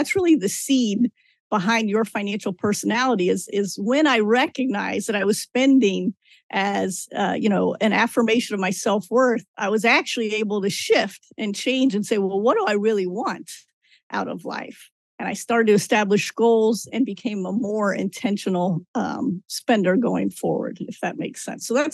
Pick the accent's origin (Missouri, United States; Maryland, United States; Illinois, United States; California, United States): Missouri, United States; Kansas City; Growing up in Kansas City, I think is really interesting because I grew up and became a spender in a family full of savers.